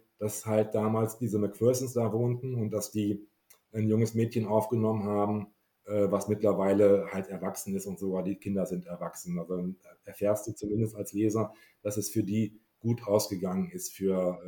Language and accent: German; Wolfenbüttel, Lower Saxony, Germany; now in Bochum, Germany; Das ist meine alte Heimat. Ich wohne jetzt in Bochum, aber Wolfenbüttel ist meine alte Heimat.